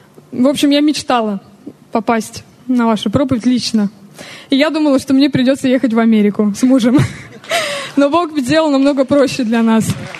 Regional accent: Biysk, Altai Krai, Russia; Я из города... Я из города Бийска. … Мы приехали с мужем, с Юрой.

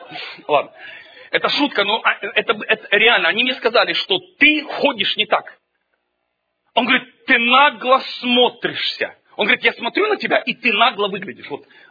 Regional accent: Zaporizhzhia, Zaporizhzhia Oblast, Ukraine; born there; Я родился там, на Хортиці.

